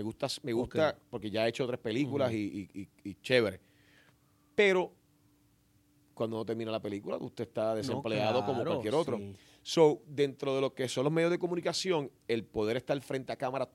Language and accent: Spanish; Mexico; accent: Mexican; Yo ya había llegado recién de México con, uh-huh, mi acento mexicano